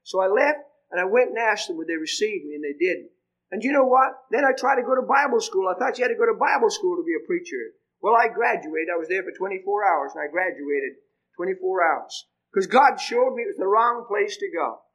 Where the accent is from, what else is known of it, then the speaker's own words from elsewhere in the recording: England, United Kingdom; moved away; When I came over from England, I remember going past Newfoundland.